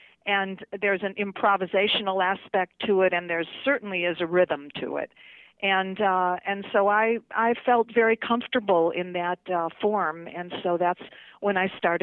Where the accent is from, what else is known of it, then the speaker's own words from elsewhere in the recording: Chicago, Illinois, United States; this story that happened to me when I was a young girl growing up in Chicago, my witnessing this love affair of my neighbor.